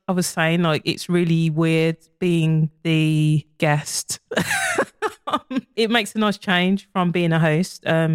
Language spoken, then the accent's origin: English; Birmingham, West Midlands, United Kingdom; Your listeners can probably tell I am a Brummie